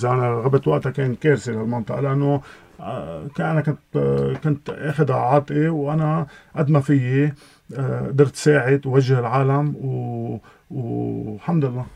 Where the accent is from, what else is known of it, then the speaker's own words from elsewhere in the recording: Sin el Fil, Mount Lebanon, Lebanon; أنا يعني بعتبر من مواليد الثمانينات. أنا من أول ما خلقت بسن الفيل ونحن بسن الفيل كنا كضيعة ولهلا مثل ضيعة.